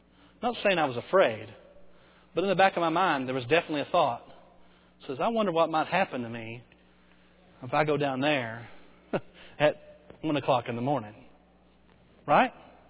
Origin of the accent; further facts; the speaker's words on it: Bowie, Texas, United States; I'm from Bowie, Texas. In fact, I'm not just from Bowie. I grew up 3 miles outside of Bowie, Texas. All right? I grew up in the country.